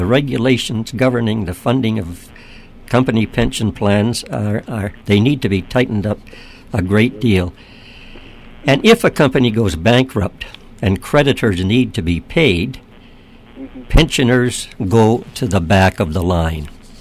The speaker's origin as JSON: {"language": "English", "town": "Hamilton", "region": "Ontario", "country": "Canada", "tie": "born or raised there", "said": "the steel company in Hamilton, my hometown"}